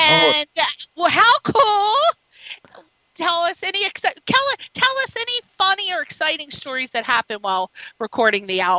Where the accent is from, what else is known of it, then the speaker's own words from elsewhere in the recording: United Kingdom; Had to fit that in, being British, had to hit the pub in the pint.